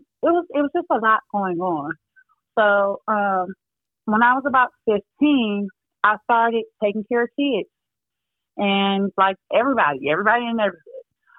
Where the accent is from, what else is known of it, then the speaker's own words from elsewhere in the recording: Detroit, Michigan, United States; Well, as a child, I grew up in Detroit, Michigan, and also a small city called Highland Park, Michigan.